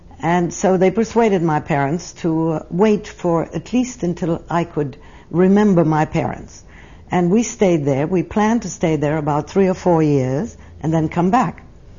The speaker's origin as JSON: {"language": "English", "town": "Brooklyn", "region": "New York", "country": "United States", "tie": "born there", "said": "I was born in the United States, in Brooklyn, New York, on 4th of July"}